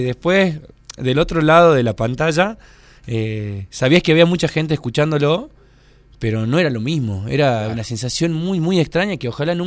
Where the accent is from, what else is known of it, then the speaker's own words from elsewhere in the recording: Salta, Argentina; somos dos salteños y tenemos un jujeño